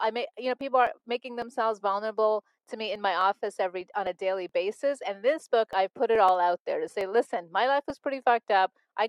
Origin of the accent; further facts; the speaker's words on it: Montreal, Quebec, Canada; growing up in Montreal, Canada, I had a problem with that because I wanted to be part of mainstream culture.